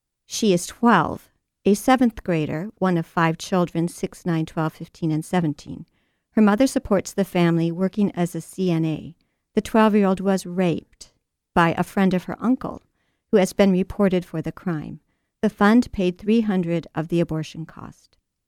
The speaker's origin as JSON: {"language": "English", "town": "Madison", "region": "Wisconsin", "country": "United States", "said": "Yeah, I'm from Madison. I guess I can say it."}